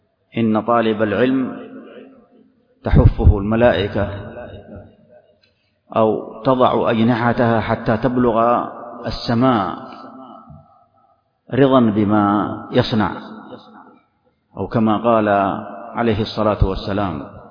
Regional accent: Saudi Arabia

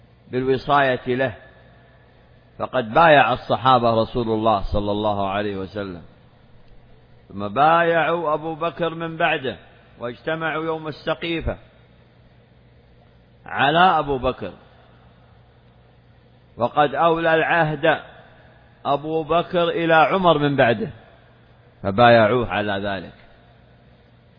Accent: Saudi Arabia; هذه بلادنا المملكة العربية السعودية،

